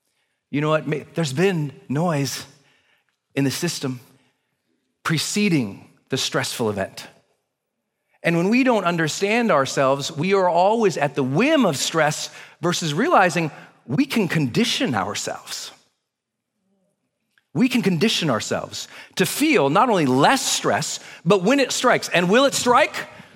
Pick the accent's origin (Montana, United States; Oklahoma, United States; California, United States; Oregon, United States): Montana, United States; But I grew up in the Great Plains. I grew up in Montana, off the plains of the Rocky Mountains.